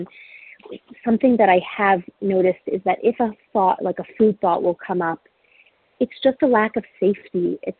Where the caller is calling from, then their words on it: Florida, United States; I'm calling from South Florida.